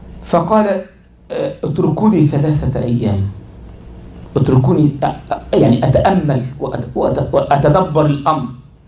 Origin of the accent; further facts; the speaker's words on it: Egypt; حصل ده والله عندنا في مصر